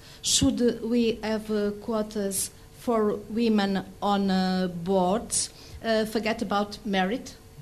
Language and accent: English; Portugal; I am from Portugal. This is a small country in Europe, only 10 million inhabitants.